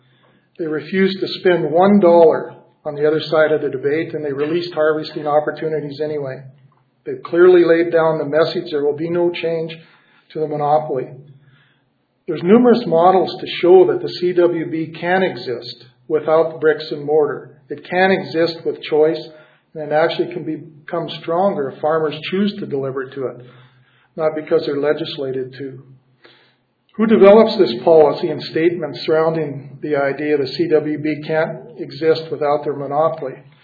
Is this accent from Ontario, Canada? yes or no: no; Bracken, Saskatchewan, Canada; I'm from Bracken, Saskatchewan. If you've never heard of Bracken, it's understandable. There's 27 of us that live there.